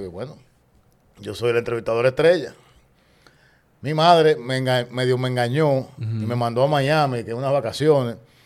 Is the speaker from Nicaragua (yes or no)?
no; Dominican Republic; Pero yo dije, no, yo quiero estudiar en mi país. Primero, no quería dejar a mi madre sola. Y segundo, siempre creí en la República Dominicana.